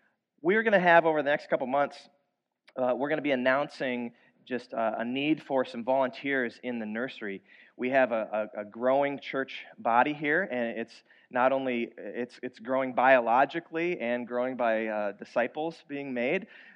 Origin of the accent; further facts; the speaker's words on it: Iowa, United States; My family had started to go to a church in the town that I grew up in Iowa.